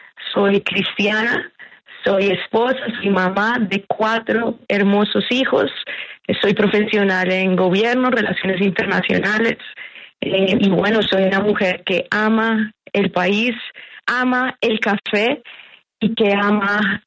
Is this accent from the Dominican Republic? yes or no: no; Colombia; Y pues realmente creo que es una riqueza que tenemos como colombianos.